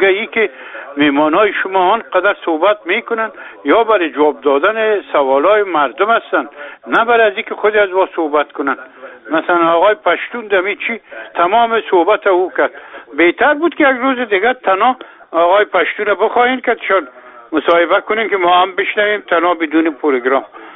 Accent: Afghanistan; من یک افغان هستم.

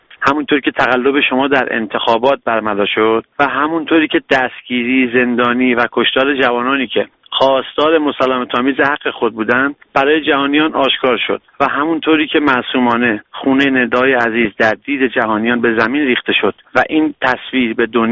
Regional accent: Iran; من یک ایرانی هستم

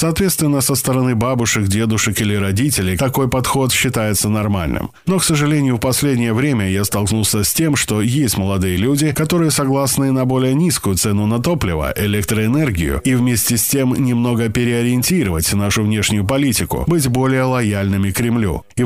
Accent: Criuleni, Criuleni District, Moldova; Совсем недавно в городе Криулень, откуда я родом, был открыт первый парк солнечных батарей

